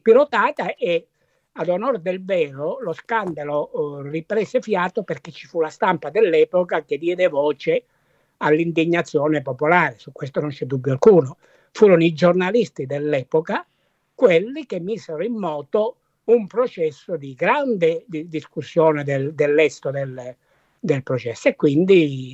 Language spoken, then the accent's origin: Italian; Calabria, Italy; io sono calabrese, quindi la nebbia l'abbiamo vista, l'abbiamo conosciuta molto poco